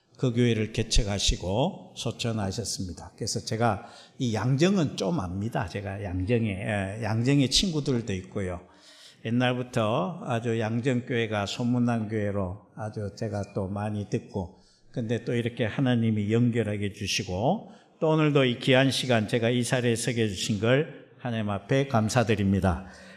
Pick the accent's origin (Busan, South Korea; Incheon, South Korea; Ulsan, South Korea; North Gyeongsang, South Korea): Busan, South Korea; also born or lived in Seoul; 그래서 서울에서 태어나서 부산으로 아버님이 임직을 옮기게 되었습니다.